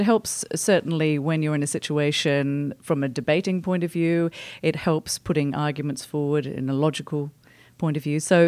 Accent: Atlanta, Georgia, United States; accent: local; And I'm, as you can tell by my accent, I'm a local.

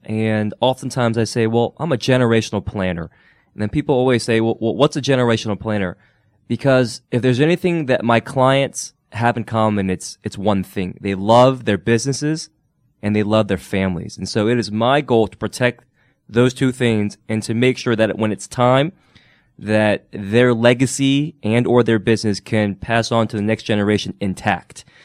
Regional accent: Dunwoody, Georgia, United States; I was born and raised in Dunwoody, Georgia. My family had a Chinese restaurant in Dunwoody, Georgia at the Georgetown Shopping Center

